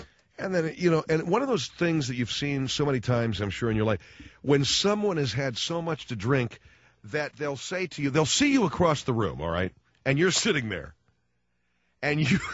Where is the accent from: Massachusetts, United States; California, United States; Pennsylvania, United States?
California, United States; We're from California